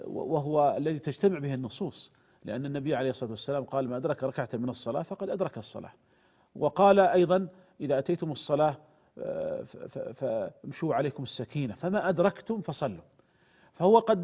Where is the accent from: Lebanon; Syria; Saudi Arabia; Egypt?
Saudi Arabia; عندنا في المملكة العربية السعودية